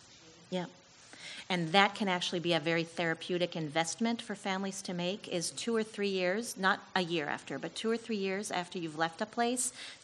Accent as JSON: {"language": "English", "country": "France", "tie": "born or raised there", "said": "I am an MK born and raised in France"}